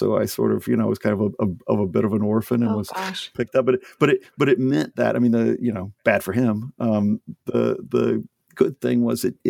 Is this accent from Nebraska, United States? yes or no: no; Louisiana, United States; but I'm not from Ohio. And as I was sort of thinking about this, the kind of slightly weird background that I had, may explain, at least my interest in the book. So I grew up in Louisiana. Family's all from there.